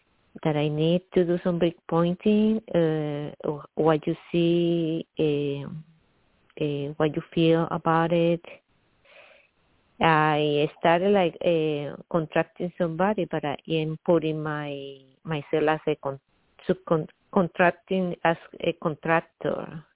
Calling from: Middletown, New York, United States; I'm calling from, I'm calling from upstate New York, Middletown.

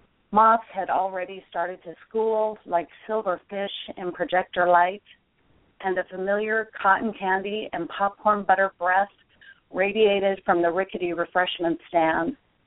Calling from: Utah, United States; Well, it's finally started to snow. So we're just now getting our first snow here in what's considered Happy Valley. It's the Provo area, about 35 miles south of Salt Lake.

